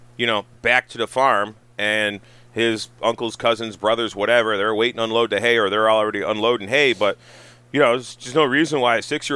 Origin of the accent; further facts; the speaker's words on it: Massachusetts, United States; I'm from Western Mass, which is like everybody's like into guns and has cows and, you know, it's two different worlds.